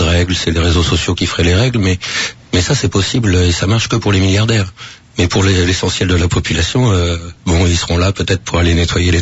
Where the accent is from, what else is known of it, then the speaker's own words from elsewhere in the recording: French Polynesia; on est des Polynésiens, on n'est pas des Islandais